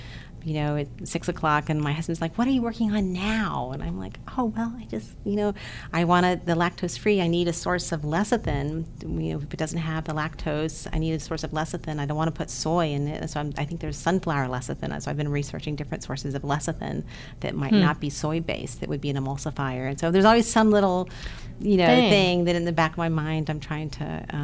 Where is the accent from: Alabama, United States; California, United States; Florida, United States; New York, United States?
Alabama, United States; Opelika; Which is about an hour from Montgomery or 2 hours from Atlanta. And it's a great community. I love my hometown